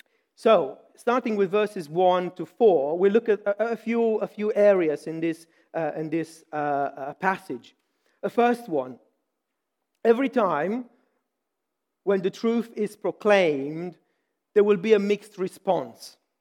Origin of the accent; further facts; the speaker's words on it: Romania; It just reminded me of a time back in Romania. For those of you who do not know, I'm from Romania.